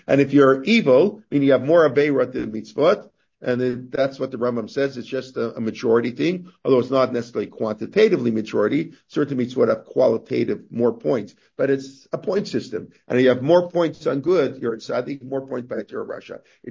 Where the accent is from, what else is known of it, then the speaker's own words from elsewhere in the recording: Canada; I was brought up in Canada.